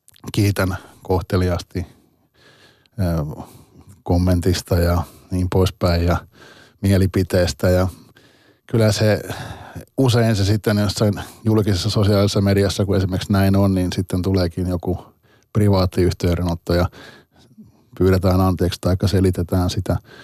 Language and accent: Finnish; Toijala, Pirkanmaa, Finland; born or raised there; also born or lived in Valkeakoski